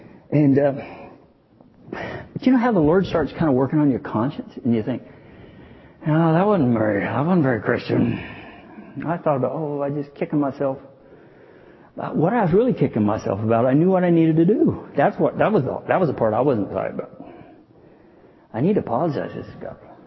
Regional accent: the South, United States; You can tell I'm from the South, right?

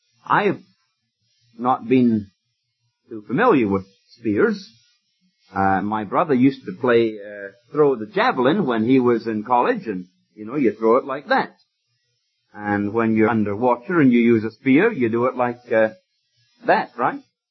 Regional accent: Scotland, United Kingdom; I'm not in the United States. I can revert to the word that I used when I grew up in Scotland

